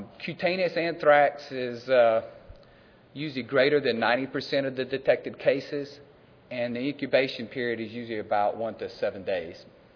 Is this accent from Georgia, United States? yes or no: yes; Georgia, United States; I'm from Georgia, but then I went to the other Georgia.